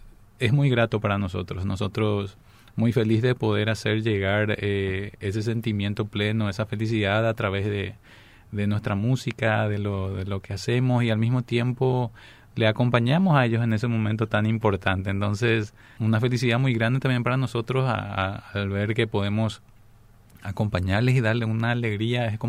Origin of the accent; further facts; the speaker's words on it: Paraguay; nos identifica mucho como paraguayos